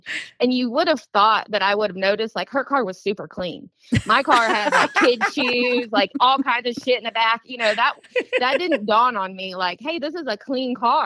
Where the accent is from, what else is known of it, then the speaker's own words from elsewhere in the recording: Oklahoma, United States; I'm from Oklahoma. I say buggy, but everybody else says shopping cart.